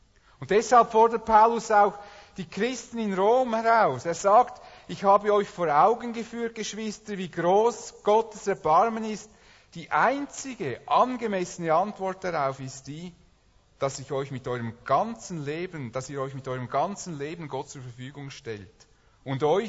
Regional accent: Switzerland; auch als Schweizer, die sich gewohnt sind, alles zu versichern

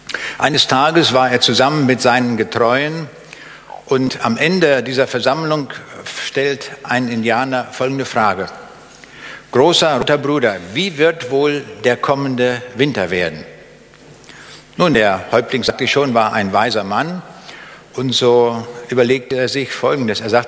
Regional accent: Braunschweig, Lower Saxony, Germany; Ich komme aus Braunschweig Wo liegt Braunschweig?

